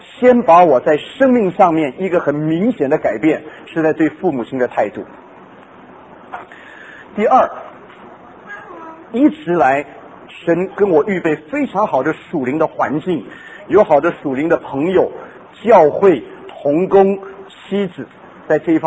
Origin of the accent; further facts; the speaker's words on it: China; 那么我们中国人，我觉得我们这一代